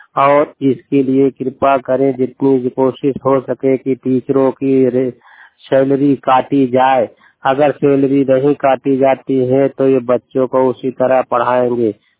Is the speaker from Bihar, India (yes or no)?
no; Chail, Uttar Pradesh, India; चैल कौशाम्बी उत्तर प्रदेश का निवासी हूँ।